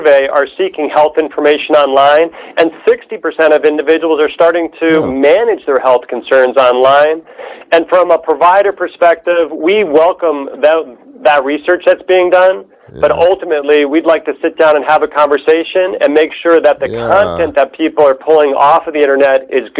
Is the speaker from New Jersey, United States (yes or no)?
yes; New Jersey, United States; I'm a Northern New Jersey, Morris County boy, about 60 miles outside of New York City.